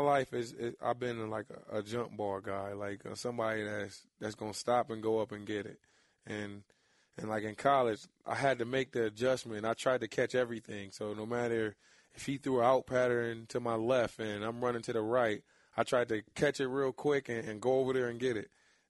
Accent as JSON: {"language": "English", "town": "Buffalo", "region": "New York", "country": "United States", "said": "Actually, I'm from Buffalo. I had snow in every winter but this one."}